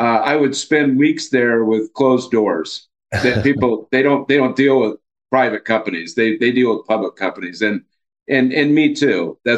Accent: Seattle, Washington, United States; I'm from Seattle, and most of the companies up there, they're all private

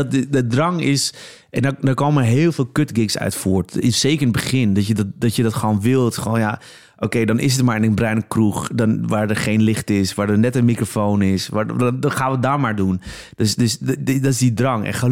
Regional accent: Amsterdam, North Holland, Netherlands; want ik ben in Amsterdam-Oost opgegroeid.

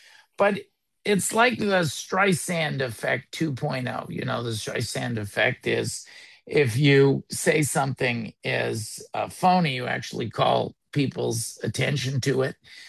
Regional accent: Los Angeles, California, United States; first language Yiddish; English is a second language; I grew up in a Yiddish-speaking home in Los Angeles, actually, where you are. English is not my first language, so often I find, particularly now that I'm in this my 60s, that the first language comes to mind.

